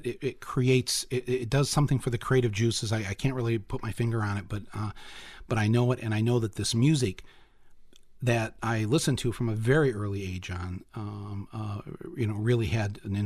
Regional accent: Flint, Michigan, United States; growing up in Flint, it was all, I mean, geez, you couldn't grow up in a more better place than southeastern Michigan for music.

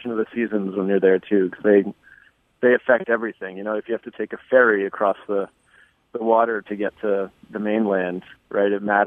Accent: Martha's Vineyard, Massachusetts, United States; So I grew up on Martha's Vineyard off the coast of Massachusetts. And, you know, my dad's a postmaster there. His dad was a postmaster there. My mom's a school nurse there

